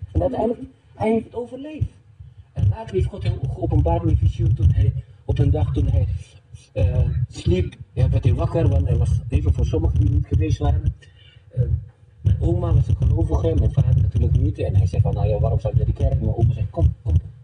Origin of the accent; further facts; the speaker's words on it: Indonesia; now in Netherlands; Wij moesten vluchten. En mijn vader probeerde een uitweg te zoeken om naar Nederland te gaan en we krijgen geen respons. Wij zijn geen Nederlanders, wij zijn Indonesiërs.